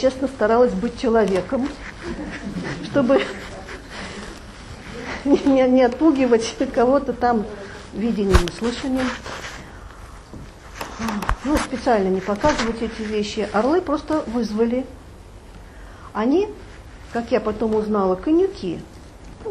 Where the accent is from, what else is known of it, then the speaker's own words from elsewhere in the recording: Moscow, Russia; формально он жил в Челябинске, он сибиряк, формально я москвичка